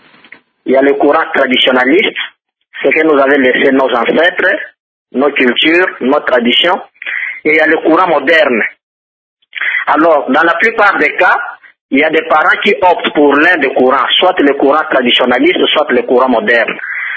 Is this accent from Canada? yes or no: no; DR Congo; chez nous en République démocratique du Congo